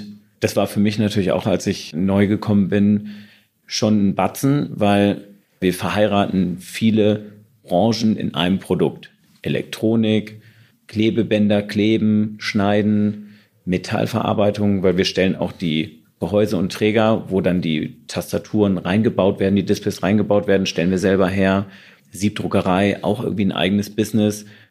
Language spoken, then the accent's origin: German; Hamburg, Germany; ey, Hamburg, große Stadt, ich komme aus dem Vorort von Hamburg